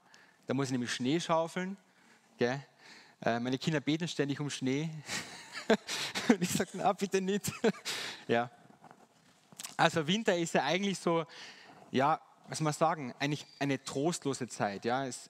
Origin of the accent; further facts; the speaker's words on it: Styria, Austria; born there; Ich bin ein gebürtiger Steirer, das liegt daran. Und dass meine Großeltern väterlicherseits aus Serbien kommen. Genau, ich kann aber kein Wort Serbisch leider. Genau, ich wohne jetzt im schönen Affels